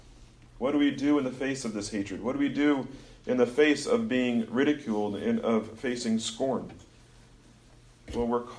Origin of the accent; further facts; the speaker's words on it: Kansas, United States; Now, I grew up in Kansas. We love seafood, but kind of landlocked